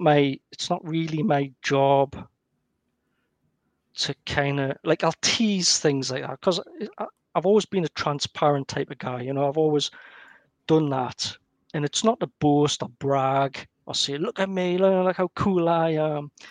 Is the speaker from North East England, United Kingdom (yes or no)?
yes; North East England, United Kingdom; accent: Geordie; So he has this crazy Geordie, you know, like, with my accent.